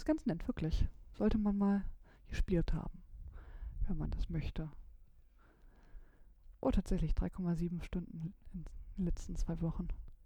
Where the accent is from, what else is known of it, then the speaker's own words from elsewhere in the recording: Lower Saxony, Germany; zumindest bei uns in Niedersachsen war es, da gab es immer die Top 1000 oder so ähnlich.